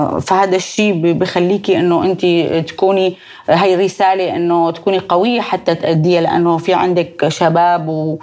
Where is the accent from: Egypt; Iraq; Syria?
Syria; نحن كإعلام سوري